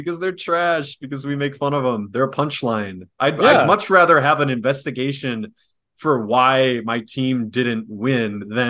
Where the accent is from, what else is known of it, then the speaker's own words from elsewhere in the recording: United States; Americans are stupid. We're so American-centric.